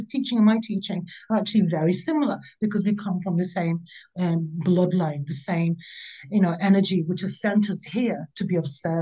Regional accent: Birmingham, West Midlands, United Kingdom; born there; My parents are both from Northern India. They're from the Punjab. And I was born in Birmingham in the UK.

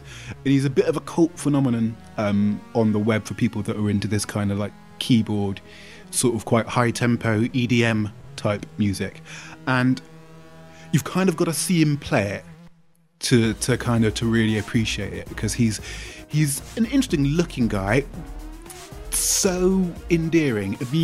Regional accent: Wales, United Kingdom; born there; because I was born in Wales, so I can do a Welsh accent.

